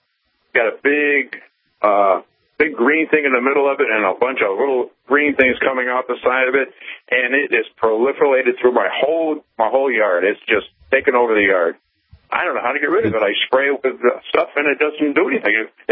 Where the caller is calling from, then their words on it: Massachusetts, United States; Good, thank you. I'm from Massachusetts.